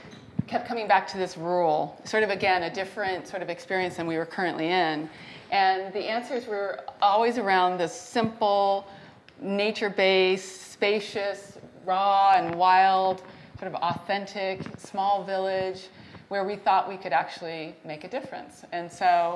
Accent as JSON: {"language": "English", "region": "California", "country": "United States", "tie": "born or raised there", "said": "Here I grew up in Northern California, and I had no idea where Hopland was."}